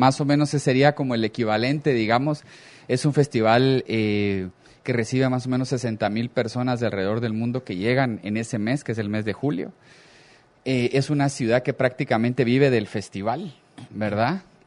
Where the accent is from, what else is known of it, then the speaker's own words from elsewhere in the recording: Guatemala; una de nuestras metas es como ir generando más identidad con lo que somos como guatemaltecos, ¿verdad?